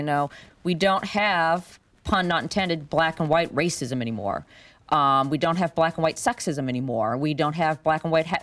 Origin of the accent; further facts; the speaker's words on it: Alaska, United States; I grew up in Mat-Su, and I grew up in an area that was a dying farm community.